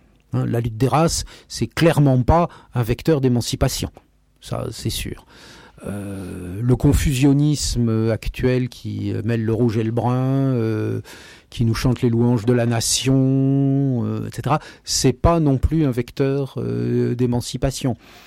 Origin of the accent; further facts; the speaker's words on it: France; born there; Moi, je suis né français, je n'en suis ni fier, puis je n'ai pas de raison d'être honteux.